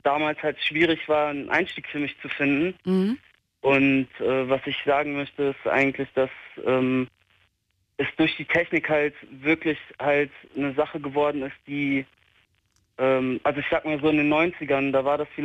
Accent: Mönchengladbach, North Rhine-Westphalia, Germany; now in Darmstadt, Germany; Und also aus Mönchengladbach, um genau zu sein, bin jetzt hier mit meiner Freundin nach Darmstadt.

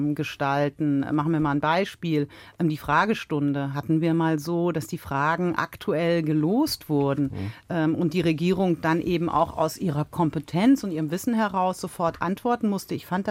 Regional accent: Frankfurt, Hesse, Germany; Das ist mit einer der Gründe, warum ich so viel Wert auf meine Heimatstadt in Frankfurt lege

